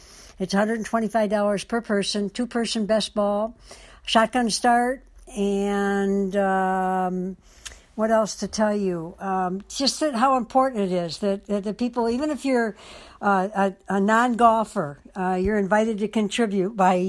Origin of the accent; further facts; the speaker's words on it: Detroit, Michigan, United States; I'll call it the my Say Nice Things About Detroit segment, my hometown